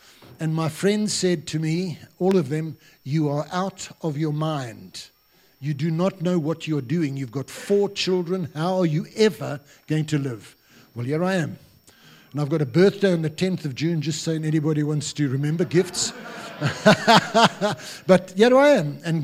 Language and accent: English; Grahamstown, Eastern Cape, South Africa; now in Cape Town, South Africa; I was in Port Elizabeth in those days. We were transferred to Grahamstown, my hometown, back to Port Elizabeth, then to Cape Town in 83.